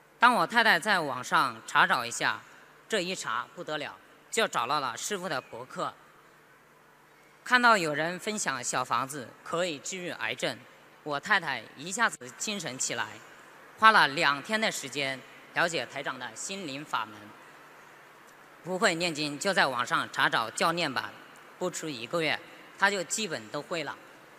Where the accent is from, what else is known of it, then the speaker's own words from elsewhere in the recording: Zhuhai, Guangdong, China; 我是珠海的